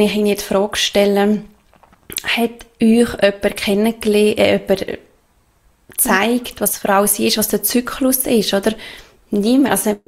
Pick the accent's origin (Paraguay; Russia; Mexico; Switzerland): Switzerland; Ich bin, glaube ich, 32 jetzt geworden, ja. Ich komme aus der Schweiz, lebe nicht mehr in meinem festen Zuhause. Seit jetzt bald 2 Jahren. Wir leben unterwegs, also meine Mann und ich.